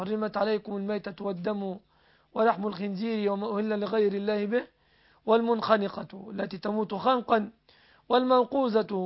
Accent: Egypt

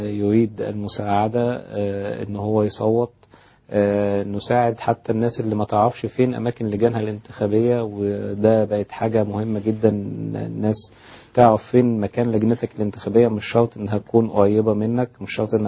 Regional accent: Egypt; هو مصري وانا مصري

